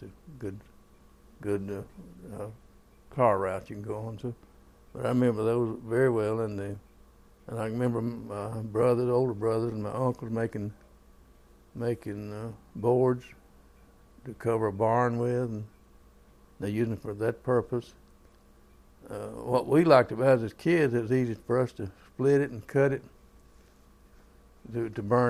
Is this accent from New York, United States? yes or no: no; Tennessee, United States; born there; I was born in the Great Smoky Mountains, which is a national park in Sevier County in East Tennessee. So I was born in 1927.